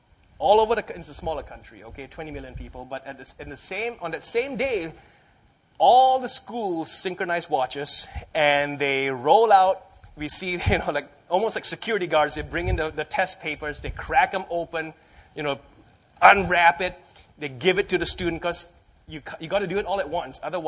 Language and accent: English; Malaysia; growing up in Malaysia, the education system, the school system, the standardized tests in sixth grade